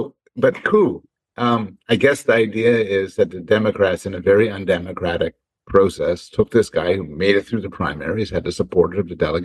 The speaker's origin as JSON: {"language": "English", "country": "Canada", "said": "I am Canadian."}